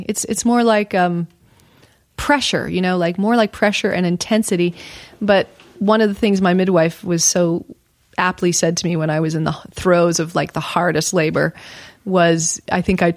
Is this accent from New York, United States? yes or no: no; Houston, Texas, United States; born there; I know I was born in Texas, Houston, Texas, and that my mom had to have me all by herself in the room